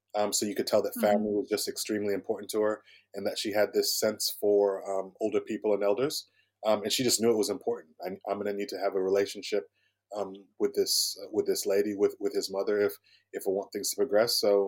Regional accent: Illinois, United States; I grew up in the States. I was born in Chicago. I grew up in the Midwest, so in the cornfield.

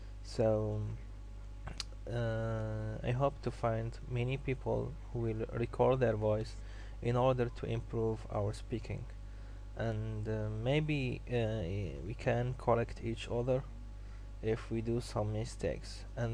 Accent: Algeria; English is a second language; from Algeria.

